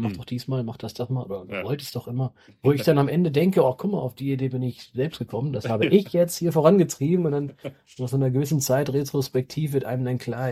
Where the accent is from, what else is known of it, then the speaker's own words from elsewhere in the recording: North Rhine-Westphalia, Germany; hier so ein bisschen als Ostwestfale ist ja die Heimat